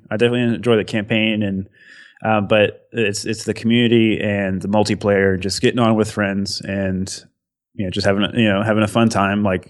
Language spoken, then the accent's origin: English; South Carolina, United States; also born or lived in Illinois; What happened was I moved up to Illinois from South Carolina. Basically all my friends were down in South Carolina where it's actually where I'm at now.